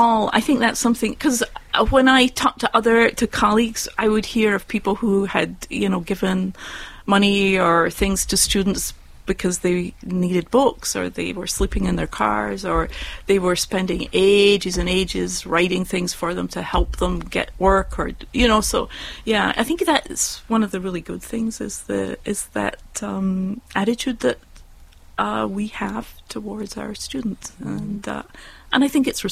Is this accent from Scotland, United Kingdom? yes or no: yes; Scotland, United Kingdom; Well, I grew up in the United Kingdom.